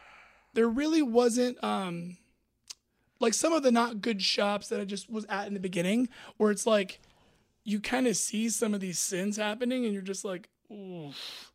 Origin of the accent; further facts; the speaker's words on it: Hanford, California, United States; The Central Valley. Mm-hmm. I grew up in Hanford. That's right near Fresno.